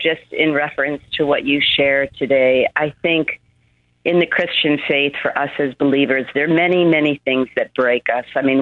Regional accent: New York, United States; I grew up in New York, 13 miles north of New York City.

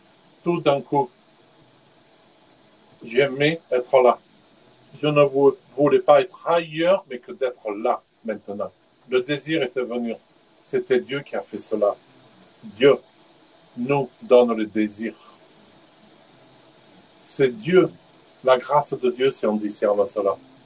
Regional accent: Finland; moved away; also born or lived in Kazakhstan; Je viens de Finlande, moi.

